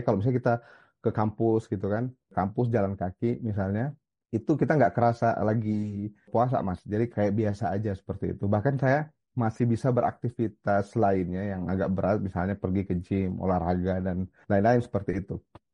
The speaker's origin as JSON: {"language": "Indonesian", "region": "Eastern Indonesia", "country": "Indonesia", "lives_now": "Alabama, United States", "said": "Saya kebetulan dari Indonesia bagian timur, cuma stay-nya di Bekasi."}